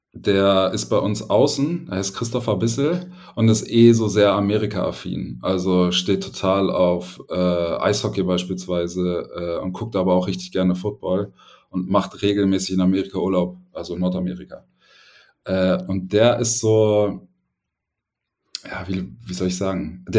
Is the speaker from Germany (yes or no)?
yes; Berlin, Germany; ich bin aufgewachsen in Berlin, hatte also so in Berlin-Neukölln, hatte so Hochhäuser um mich rum, viel Stadt, ganz viel Asphalt und Teer.